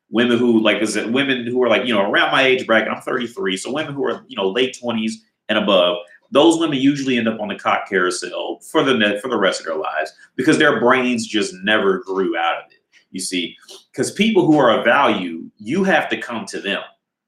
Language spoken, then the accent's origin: English; Ohio, United States; well, I'm from Ohio, but Cincinnati, I would call Cincinnati a major city.